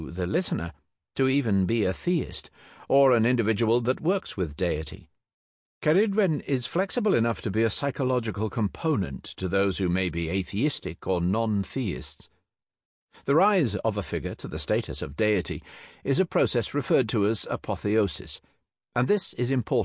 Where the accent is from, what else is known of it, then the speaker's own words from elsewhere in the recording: Wales, United Kingdom; first language Welsh; English is a second language; I am a Celt, and my first language is Welsh, which in turn is defined as a Celtic language